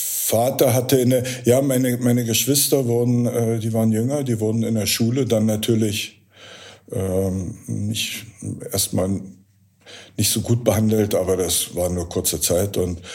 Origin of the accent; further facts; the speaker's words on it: Berlin, Germany; als Berliner war es im NPD-regierten Dorf in Niedersachsen mit Wagenrädern an den weißen Häusern und kleinen Schubkarren mit Blumen drin, sagen wir mal, nicht so angenehm.